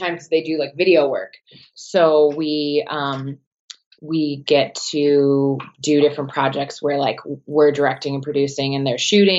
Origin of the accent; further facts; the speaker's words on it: Milwaukee, Wisconsin, United States; I grew up in Milwaukee.